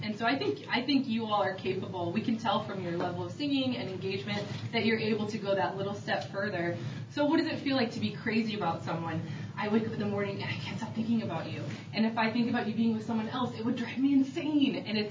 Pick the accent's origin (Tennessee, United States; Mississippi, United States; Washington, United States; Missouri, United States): Missouri, United States; St. Louis; I'm actually from CSD originally. I grew up here in St. Louis